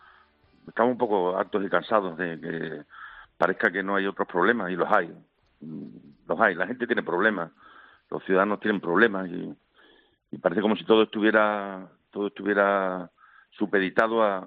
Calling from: Olivenza, Extremadura, Spain; Muy buenos días desde Extremadura, concretamente desde Olivenza, mi pueblo.

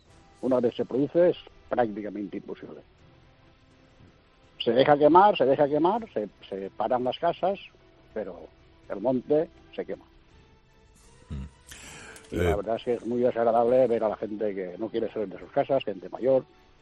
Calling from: Llombai, Valencian Community, Spain; Estoy en Llombay, Valencia.

